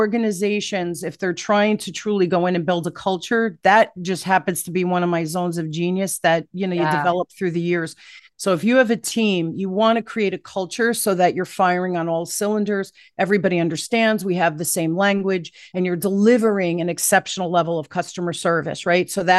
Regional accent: Newark, New Jersey, United States; When I was a little girl, I grew up in Newark, here in inner city in New Jersey.

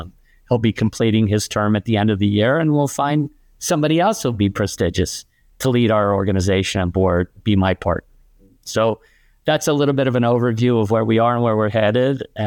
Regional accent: Burlington, Vermont, United States; I grew up in Burlington, Vermont, and we were all about hockey.

